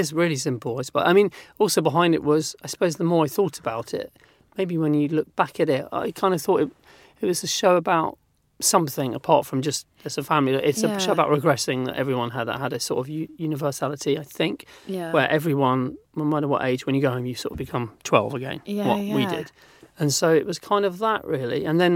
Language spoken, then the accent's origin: English; London, United Kingdom; my friends growing up in Northwest London, and it was quite fast and sort of argumentative.